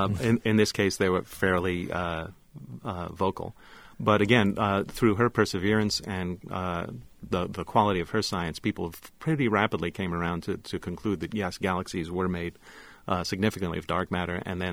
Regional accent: Long Island, New York, United States; Well, we grew up in the New York area, Neil in the city and me on Long Island.

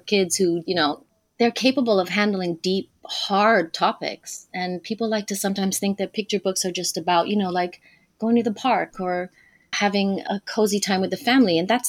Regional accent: Kenya; also born or lived in Niger; that's very much influenced from growing up in Kenya, also Niger.

